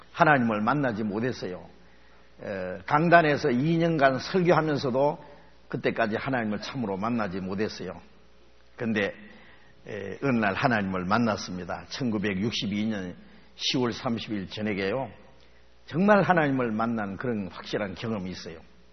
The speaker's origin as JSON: {"language": "Korean", "country": "South Korea", "tie": "born there", "said": "북한에서 태어나지 않은 것도 참 감사하고, 한국에서 태어난 걸 참 감사하게 여깁니다."}